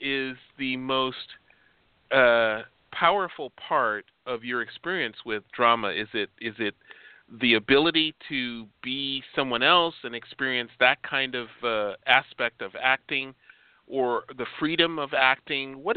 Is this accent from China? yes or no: no; Chicago, Illinois, United States; I'm from Chicago, so it was Second City in Chicago was a huge influence on many of the performers for Saturday Night Live in particular.